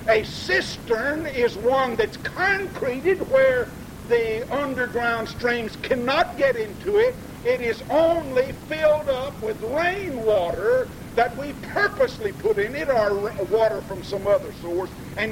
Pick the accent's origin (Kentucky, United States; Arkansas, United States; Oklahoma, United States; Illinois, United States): Arkansas, United States; I remember growing up in Arkansas in some of those summers where the dust would get 2 or 3 inches thick